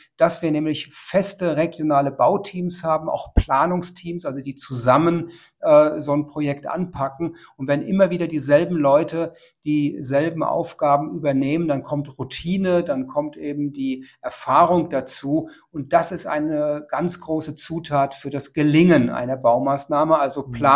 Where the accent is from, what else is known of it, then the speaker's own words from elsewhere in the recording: Hesse, Germany; now in Leipzig, Germany; Ich stamme aus Südhessen, lebe seit gut 10 Jahren in Leipzig